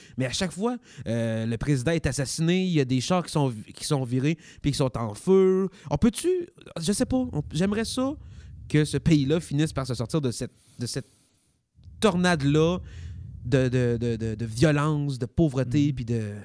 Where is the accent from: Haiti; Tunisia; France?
Haiti; Puis je me considère haïtien. Après, comme Bob Gratton, il dirait, je suis haïtien, québécois, canadien, d'Amérique du Nord, tabarnak.